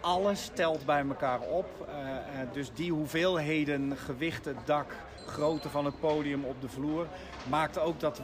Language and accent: Dutch; Netherlands; Ik gun het iedereen, maar ik ben Nederlander, hè?